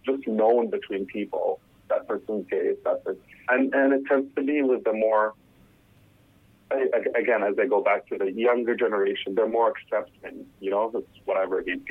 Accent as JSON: {"language": "English", "country": "United Arab Emirates", "said": "I'm from the United Arab Emirates"}